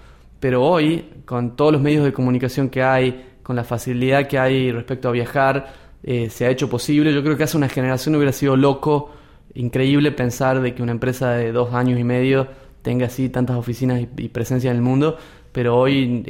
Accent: Concepción, Tucumán, Argentina; moved away as an adult; Yo soy de Tucumán, y dentro de Tucumán soy una ciudad chiquita que se llama Concepción.

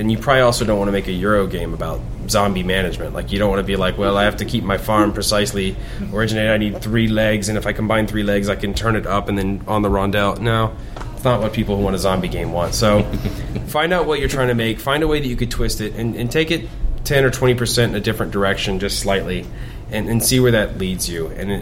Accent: Texas, United States; And I grew up in Texas, went to college in Oklahoma, so it's just something that's always been around me.

